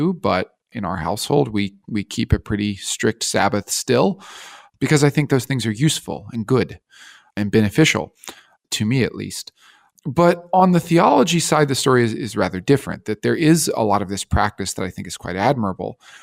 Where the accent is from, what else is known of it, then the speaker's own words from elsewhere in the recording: Kentucky, United States; Yeah, I mean, so I'm from Kentucky, and my family growing up was Methodist, and that goes back quite a few generations.